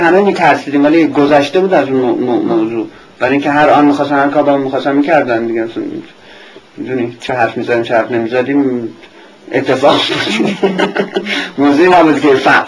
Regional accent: Iran; moved away as an adult; من با یه حالت قهر از ایران اومدم بیرون.

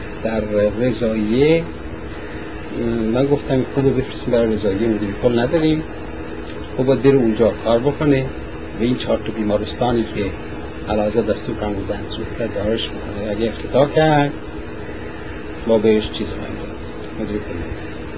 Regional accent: Iran; moved away; وقتی که از ایران اومدیم بیرون

